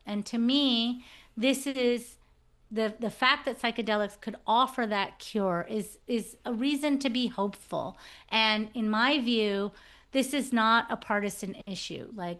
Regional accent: Texas, United States; So, I mean, as I said, I grew up in Texas, and most of the swimming I did was in the neighborhood pool

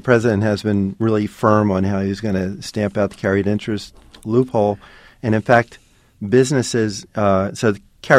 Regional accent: Philadelphia, Pennsylvania, United States; I said I grew up in Philadelphia. I went to Northeast High School.

